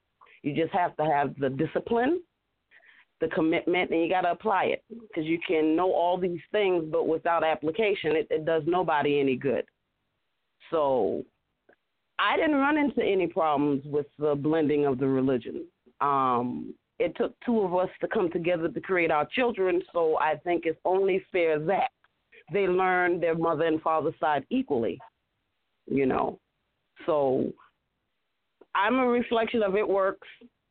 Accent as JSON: {"language": "English", "town": "Beaufort", "region": "South Carolina", "country": "United States", "said": "I am from Beaufort, which is a military town."}